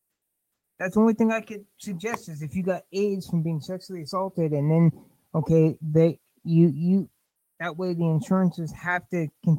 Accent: United States; I don't know. I'm just an American. And I'm a human.

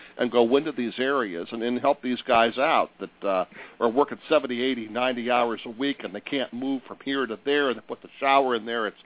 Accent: Ohio, United States; I we're from Northeast Ohio, and we're proud of everything that we have up here.

